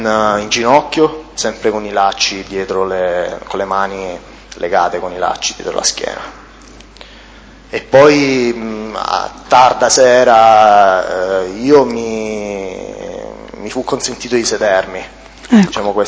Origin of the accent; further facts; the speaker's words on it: Reggio Calabria, Calabria, Italy; Sei tu quello di Reggio? E io gli dissi sì.